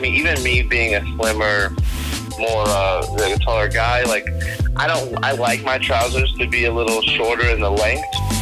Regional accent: Michigan, United States; I grew up in Michigan. You know, I always supported U of M.

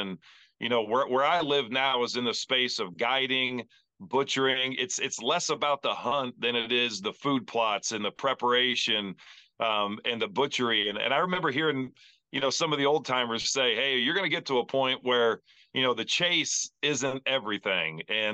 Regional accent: Greenville, Ohio, United States; You know, I grew up in West Central Ohio, a little town of Greenville.

